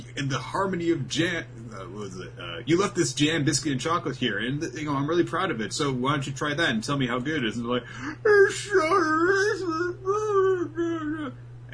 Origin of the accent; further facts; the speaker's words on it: Florida, United States; Look, I'm from Florida. We say caramel down here.